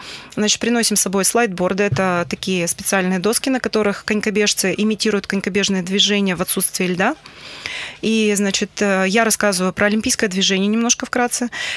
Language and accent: Russian; Krasnokamsk, Perm Krai, Russia; я сама из Краснокамска, и в свое время, значит, когда поступила в педагогический институт, в то время сейчас университет, да, то я, значит, приезжала на тренировки из Краснокамска.